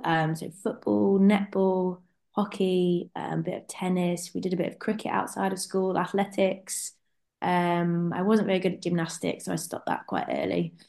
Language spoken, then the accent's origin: English; Nottingham, East Midlands, United Kingdom; So I'm from Nottingham, so that's in the Midlands region.